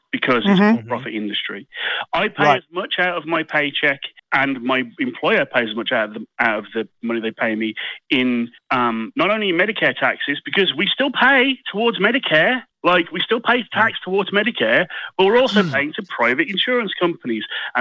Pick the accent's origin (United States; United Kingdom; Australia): United Kingdom; Birmingham, West Midlands; accent: Birmingham; I could just put on my strongest Birmingham accent because that's where I'm from.